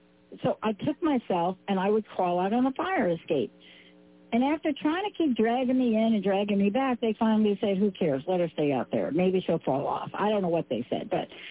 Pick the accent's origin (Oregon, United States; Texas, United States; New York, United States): New York, United States; New York City; even growing up in the Bronx?